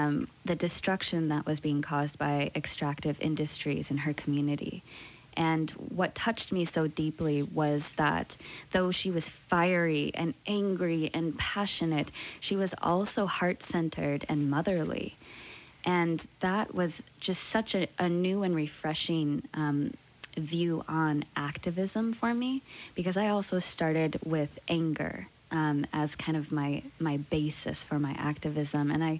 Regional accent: Wisconsin, United States; growing up in Wisconsin, first of all, that instilled such a love of nature in me.

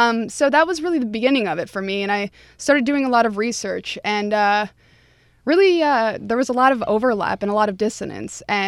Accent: New York, United States; I'm an upstate New York native.

